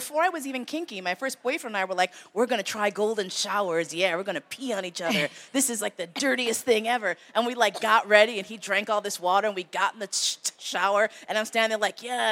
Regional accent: New York, United States; I grew up in New York, and I assumed that BDSM and leather was all gay white men.

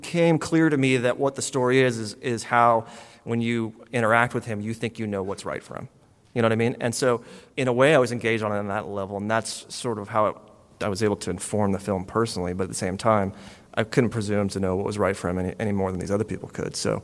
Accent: Texas, United States; I grew up in Texas as a rock fan in the 80s

